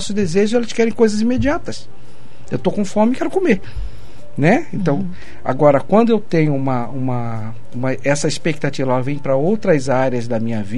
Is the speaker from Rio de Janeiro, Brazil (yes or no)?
yes; Rio de Janeiro, Brazil; now in Curitiba, Brazil; Isso eu falo, eu sou carioca.